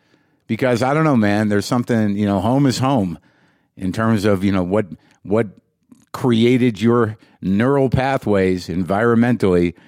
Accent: Albuquerque, New Mexico, United States; I grew up here in Albuquerque, New Mexico.

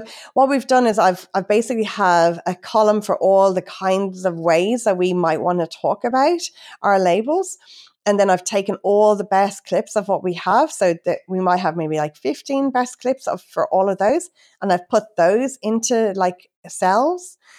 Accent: Ireland; accent: Irish; now in Australia; And I'm obviously Irish, which we haven't even talked about, because people are probably thinking, you're in Australia, but you sound Irish. So yeah, I came over from Ireland nearly 20 years ago.

